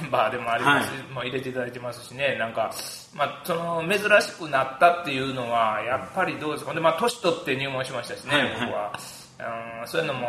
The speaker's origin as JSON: {"language": "Japanese", "town": "Takatsuki", "region": "Osaka", "country": "Japan", "tie": "born or raised there", "said": "大阪出身で、大阪の高槻市という、はい、まあ、どっちかというと京都寄りの町でね、はい、生まれ育ちまして、"}